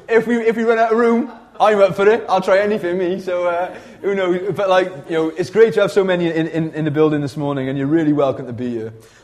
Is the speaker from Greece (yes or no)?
no; Wales, United Kingdom; It's our attempt to be culturally relevant because we're Welsh and we've got a lot of sheep in this country.